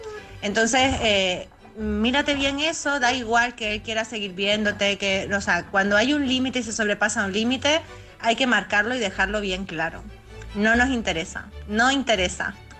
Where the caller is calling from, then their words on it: Las Palmas de Gran Canaria, Canary Islands, Spain; de Gran Canaria, vuestra corresponsal experta en salud mental, emocional y energética